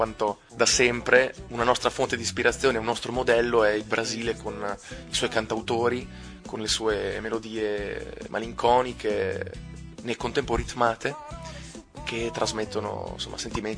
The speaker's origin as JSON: {"language": "Italian", "town": "Cesenatico", "region": "Emilia-Romagna", "country": "Italy", "said": "sempre in Riviera Romagnola, noi siamo di Cesenatico"}